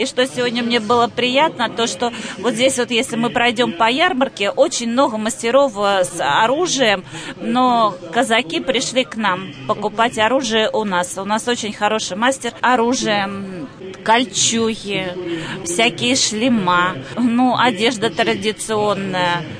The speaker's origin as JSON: {"language": "Russian", "region": "Lipetsk Oblast", "country": "Russia", "said": "Мы приехали из Липецкой области. сельского поселения."}